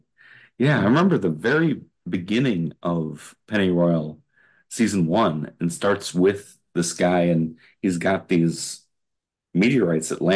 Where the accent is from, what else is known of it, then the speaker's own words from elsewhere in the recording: Wisconsin, United States; And, hey, I'm from Wisconsin. We're flyover country too.